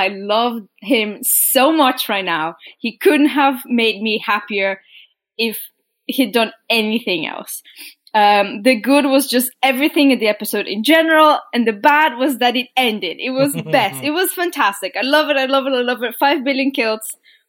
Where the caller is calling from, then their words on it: Norway; I'm recording from Norway.